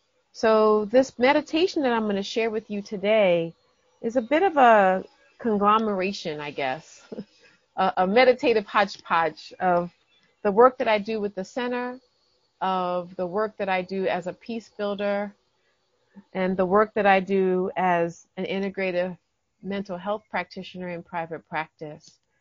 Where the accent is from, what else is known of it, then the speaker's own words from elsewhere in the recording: New York City, New York, United States; I am also originally from New York City, and I happen to be back in the city of my birth on September 11th